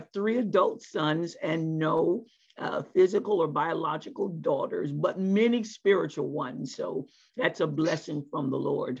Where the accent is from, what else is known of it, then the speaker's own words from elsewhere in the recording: Washington, District of Columbia, United States; I hail from Washington, D.C., right outside of the metropolitan area in Maryland.